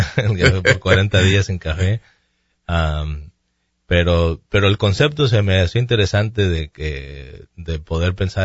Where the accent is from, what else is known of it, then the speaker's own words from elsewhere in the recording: Mazatlán, Sinaloa, Mexico; Especialmente en las playas, como en Mazatlán, de donde yo soy